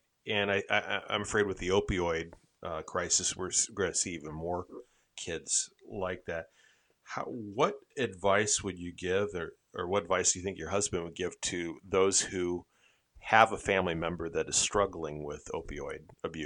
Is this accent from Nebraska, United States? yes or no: no; Iowa, United States; I grew up in Iowa, mm-hmm.